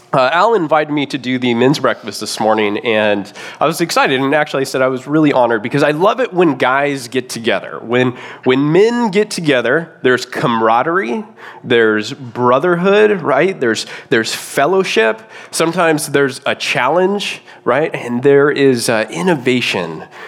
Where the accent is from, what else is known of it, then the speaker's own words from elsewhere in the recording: Lake Arrowhead, California, United States; I was born and raised up in Lake Arrowhead, up in the mountains, Big Bear area. You guys familiar with that, right?